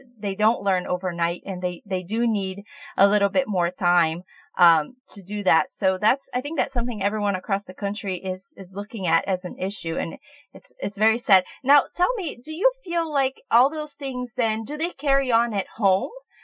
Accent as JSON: {"language": "English", "region": "Florida", "country": "United States", "said": "I'm here from Florida, and I have kids in public elementary school"}